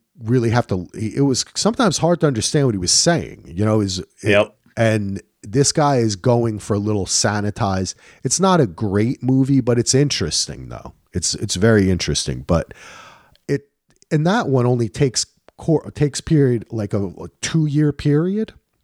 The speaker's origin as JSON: {"language": "English", "region": "New Jersey", "country": "United States", "said": "I am from New Jersey."}